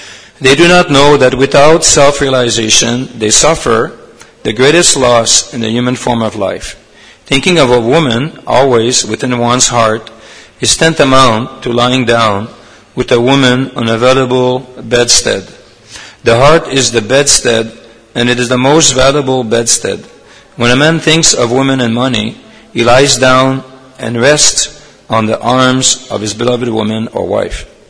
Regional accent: Canada; like I'm from Canada, and in Canada, if you go any city of Canada

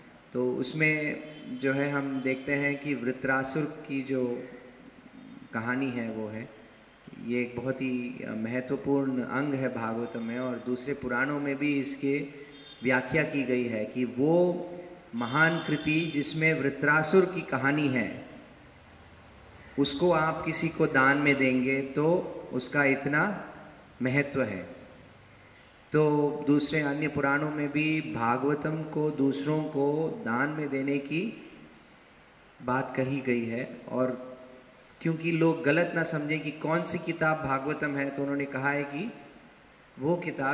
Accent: South India, India; Hindi is a second language; और मैं दक्षिण भारत से हूँ तो मेरा हिंदी उतना अच्छा नहीं है

